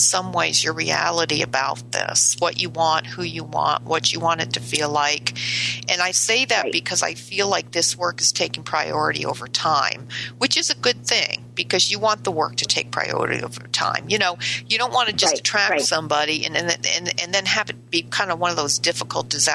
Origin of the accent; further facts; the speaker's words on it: Chicopee, Massachusetts, United States; You kind of are near where I grew up. I grew up like in Chicopee, Massachusetts.